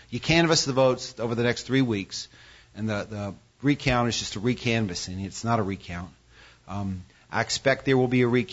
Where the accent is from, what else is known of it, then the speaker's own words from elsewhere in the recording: United States; And we're American. You know, we love to be cynical about government.